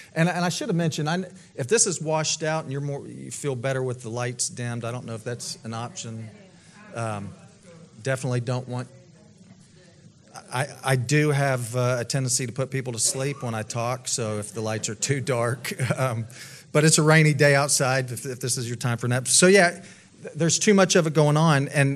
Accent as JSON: {"language": "English", "region": "Tennessee", "country": "United States", "tie": "born or raised there", "said": "Because I was raised essentially in Tennessee. I went to the University of Tennessee. Moved here."}